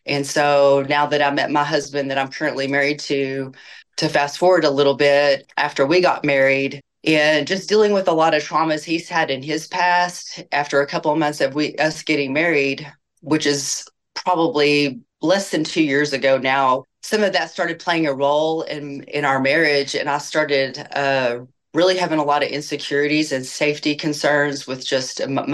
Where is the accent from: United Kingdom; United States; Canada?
United States; Lubbock, Texas; I'm from Lubbock, Texas. I'm 52 years old and I am married to a great man.